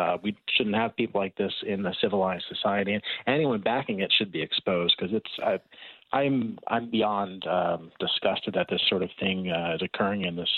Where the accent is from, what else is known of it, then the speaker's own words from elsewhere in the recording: United States; And it really is, as an American, I think we should be concerned